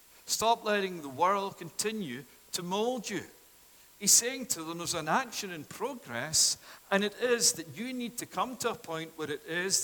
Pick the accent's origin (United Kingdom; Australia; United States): United Kingdom; Scotland; now in Canada; as my accent tonight tells you, that I'm not by birth Canadian, but it is that I come from Scotland